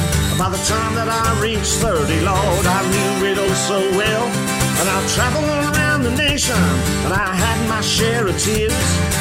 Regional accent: England, United Kingdom; I was born and raised in England, no Mississippi man

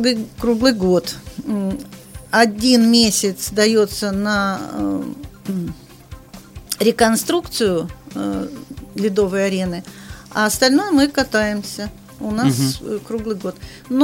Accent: Tambov, Tambov Oblast, Russia; Ой, я сама из Тамбова.

